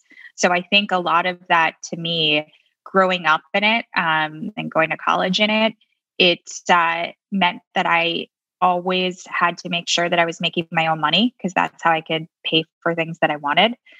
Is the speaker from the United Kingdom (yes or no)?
no; Chicago, Illinois, United States; So I grew up in Chicago. I grew up and went to private schools.